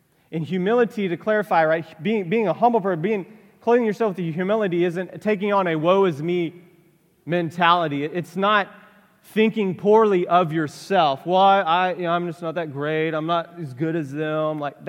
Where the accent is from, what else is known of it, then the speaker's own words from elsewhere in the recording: Texas, United States; Snowboarding, of course, I'm from South Texas.